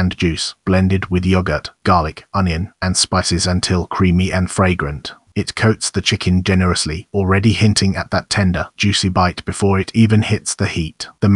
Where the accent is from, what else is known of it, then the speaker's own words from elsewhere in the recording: Greece; inspired by the souvlaki, small pieces of grilled skewered meat I grew up eating in Greece.